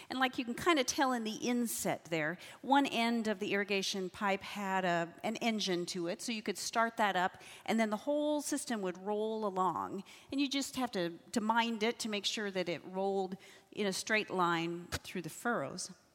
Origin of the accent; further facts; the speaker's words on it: Idaho, United States; Some of you, I think, know that I grew up in Idaho.